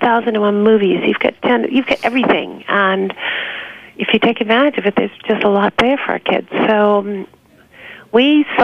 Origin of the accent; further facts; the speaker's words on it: New York, United States; I was born and raised in New York.